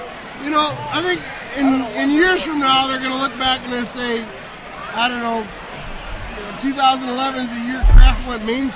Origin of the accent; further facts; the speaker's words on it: Columbus, Ohio, United States; Columbus, Columbus.